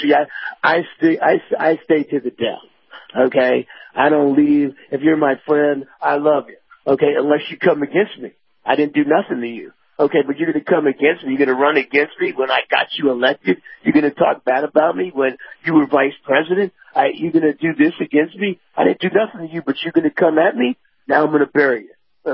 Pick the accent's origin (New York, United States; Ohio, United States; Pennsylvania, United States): New York, United States; Bronx; I'm from the Bronx, New York.